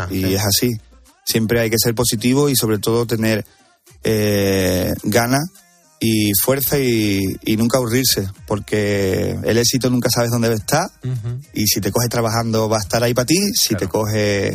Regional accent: Spain; Yo soy pro español totalmente.

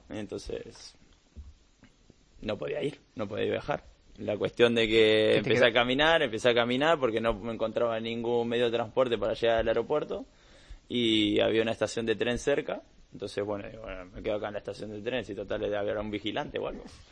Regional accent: Argentina; Soy argentino y tengo doble ciudadanía.

